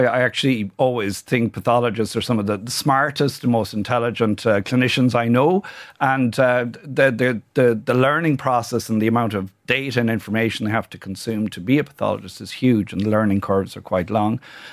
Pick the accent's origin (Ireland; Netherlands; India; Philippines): Ireland; Munster; So I grew up in County Kerry on a farm